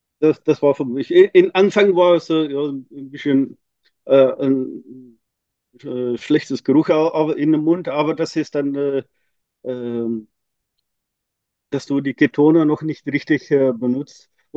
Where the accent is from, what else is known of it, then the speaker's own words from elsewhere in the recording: Belgium; Ich bin Belgier. Im Wochenende bin ich in Belgien, aber in der Woche bin ich in Deutschland.